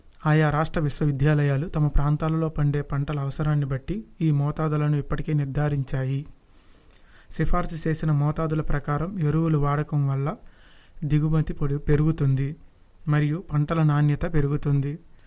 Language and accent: Telugu; Undavalli, Andhra Pradesh, India; నేను ఒక రైతుని. మా ఊరు ఉండవల్లి. నేను డిగ్రీ చదువుకున్నాను. నేను ఒక రైతు కుటుంబం నుంచి వచ్చాను.